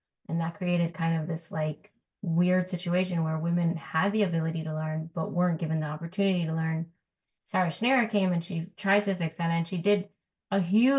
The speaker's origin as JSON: {"language": "English", "country": "Israel", "tie": "born or raised there", "moved": "as an adult", "lives_now": "United States", "said": "So I grew up Haredi in Israel, the daughter of a pretty big rabbi."}